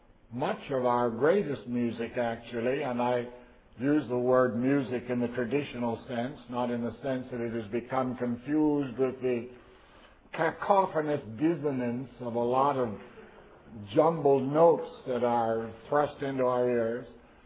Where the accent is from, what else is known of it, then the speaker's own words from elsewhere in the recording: Canada; I was raised in the Canadian prairies at 40 below at Christmas time with snowmen and all that sort of thing.